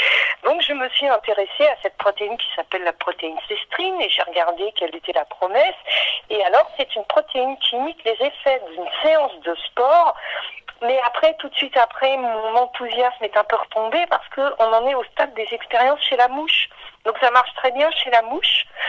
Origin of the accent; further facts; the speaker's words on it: Brittany, France; comme je suis bretonne, je salue